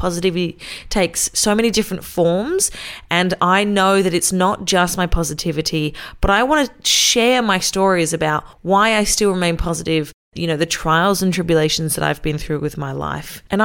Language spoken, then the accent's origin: English; Australia; I am an Australian female radio announcer and podcaster. I'm 28 years old